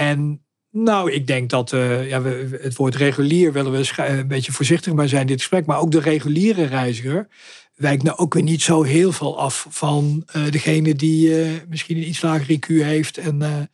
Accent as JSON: {"language": "Dutch", "town": "Rotterdam", "region": "South Holland", "country": "Netherlands", "said": "want ik ben ook gewoon een Rotterdammer die al heel lang actief is in de regio"}